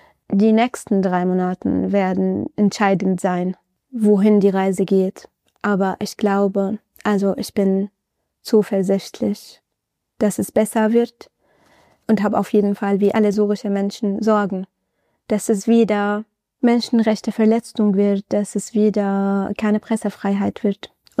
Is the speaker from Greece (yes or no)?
no; Syria; schon für mich als Syrerin